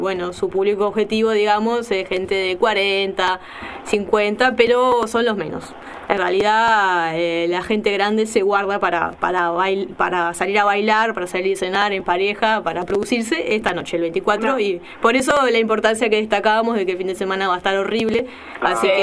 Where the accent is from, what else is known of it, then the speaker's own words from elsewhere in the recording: Uruguay; Bueno, como buenos uruguayos, tenemos un día para recordar la música vieja, ¿no?